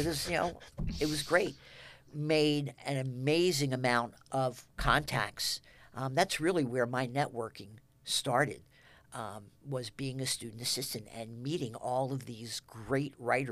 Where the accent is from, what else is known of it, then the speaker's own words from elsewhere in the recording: Wilmington, Delaware, United States; My parents only wanted me to stay in Delaware. I'm from Wilmington, Delaware.